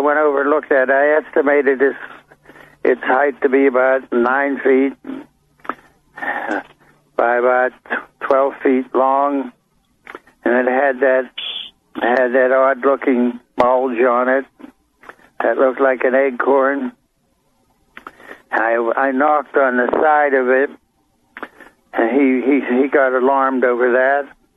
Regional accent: Pittsburgh, Pennsylvania, United States; It turned east over Pittsburgh and went to Kecksburg, about 35 miles from my hometown, Pittsburgh.

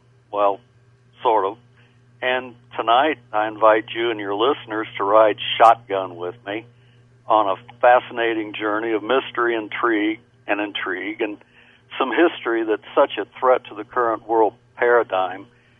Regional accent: Roswell, New Mexico, United States; Roswell, when I was growing up there, was a quiet, peaceful, sleepy at times, little southwe

